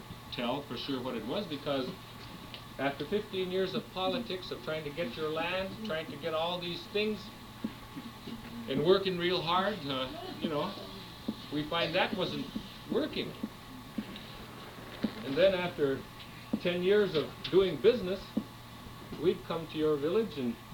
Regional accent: Ilepalurakku, United States; because I grew up in Ilepalurakku and I knew when I had to do my job

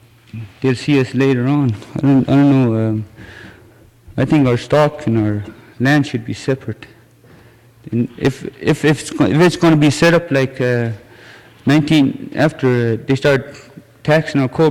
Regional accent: Huslia, Alaska, United States; also born or lived in Dalby Slough; I'm from Huslia. I was born in Dalby Slough.

